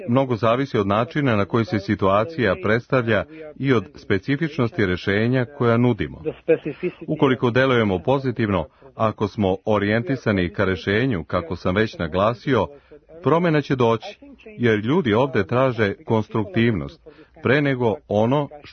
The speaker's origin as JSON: {"language": "Serbian", "town": "Marginari de Jos", "country": "Romania", "second_language": "Serbian"}